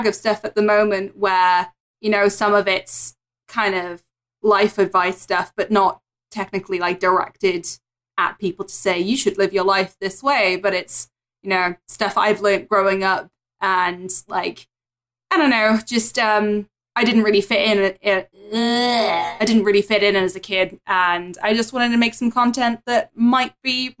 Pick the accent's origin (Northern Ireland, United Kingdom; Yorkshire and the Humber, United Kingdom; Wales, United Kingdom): Wales, United Kingdom; Swansea; born there; also born or lived in London; But I was born in Swansea, which is an area of South Wales.